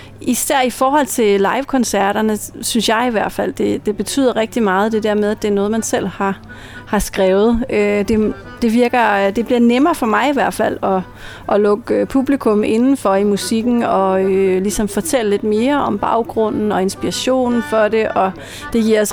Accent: Bornholm, Capital Region of Denmark, Denmark; det var musik fra Bornholm, hvor jeg kommer fra

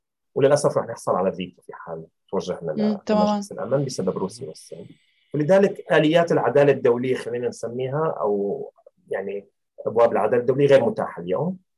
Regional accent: Syria; احنا كثير كسوريين وحتى كحقوقيين نتمنى ان تكون محاكماتنا داخل سوريا

